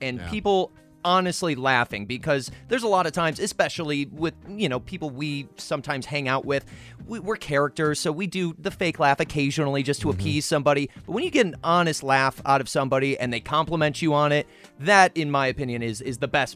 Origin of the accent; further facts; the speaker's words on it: Midwest, United States; Growing up in the Midwest, a big thing for us was neighbors mowing your lawn.